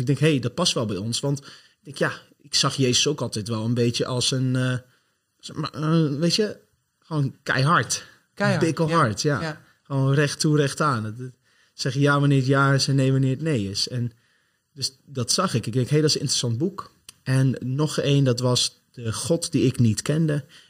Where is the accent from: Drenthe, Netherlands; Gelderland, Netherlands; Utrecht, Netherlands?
Drenthe, Netherlands; Noordscheschut; also born or lived in Friesland; Ik kom uit Noordse Schut. Zoals je al zei, geboren op jonge leeftijd in Friesland.